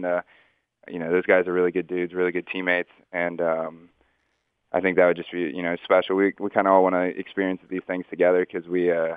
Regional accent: Tampa, Florida, United States; I grew up in Tampa, so I was a Rays fan growing up

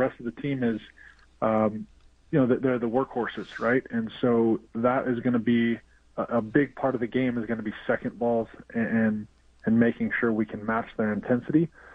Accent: United States; Growing up in America, I didn't see my first live professional game until I was about 20 years old.

